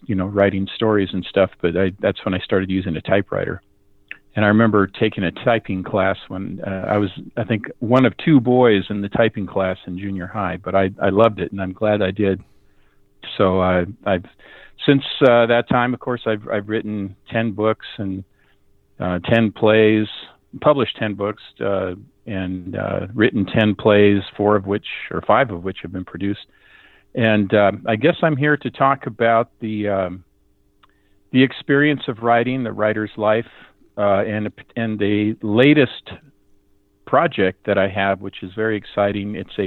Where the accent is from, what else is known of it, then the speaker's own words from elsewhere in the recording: Seattle, Washington, United States; born there; I was born in Seattle to immigrant parents who came over after World War II from Norway, and I grew up with 2 cultures.